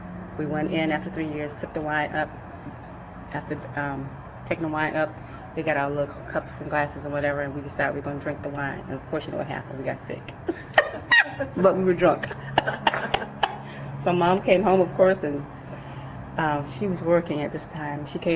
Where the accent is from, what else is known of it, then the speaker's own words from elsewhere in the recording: South Carolina, United States; And growing up in South Carolina, we had a playhouse.